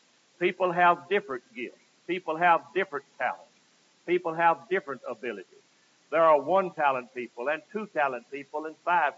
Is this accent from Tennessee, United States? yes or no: yes; Bemis, Tennessee, United States; And the Methodist people I grew up with in Bemis, Tennessee, they were very strict along those lines.